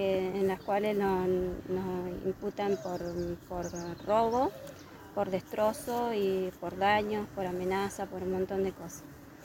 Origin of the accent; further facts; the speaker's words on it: Chubut, Argentina; bueno, yo soy del paraje de Alto Chubut, allá tengo toda mi familia.